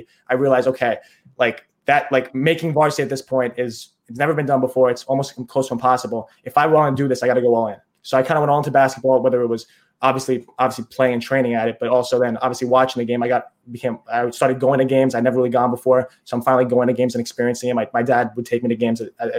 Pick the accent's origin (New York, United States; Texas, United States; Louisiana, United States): New York, United States; Oh, so I mean, obviously I'm from New York. I'm a Knicks fan